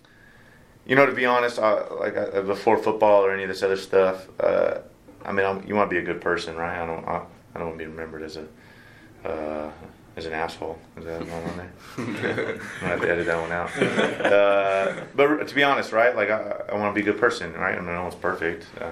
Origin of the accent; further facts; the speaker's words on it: California, United States; I grew up in Southern California. Soccer's, like, super competitive.